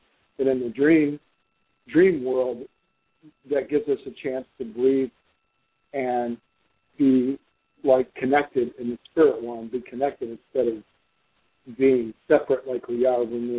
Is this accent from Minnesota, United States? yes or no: no; Detroit, Michigan, United States; also born or lived in Western Australia; I'm 54. I'm from Detroit, Michigan originally. I've lived in different places. I've even lived in Western Australia for about a year, and I'm back now.